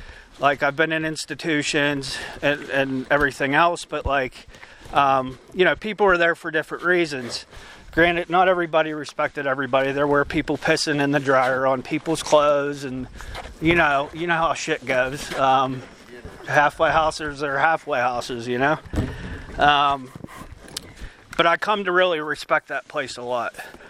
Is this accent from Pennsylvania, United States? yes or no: yes; Irwin, Pennsylvania, United States; from Penn Trafford, and I don't know if any of you know where that's at. It's in Irwin